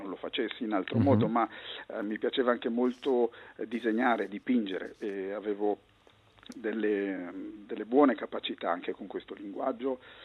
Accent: Lombardy, Italy; Io vengo dal Lago di Como, quindi all'epoca per recarsi a Lecco bisognava fare un lungo viaggio in macchina

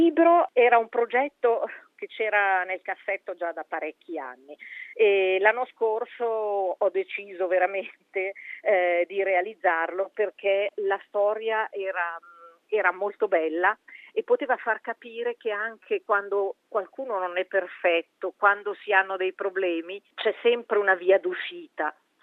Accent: Ticino, Switzerland; sono ticinese

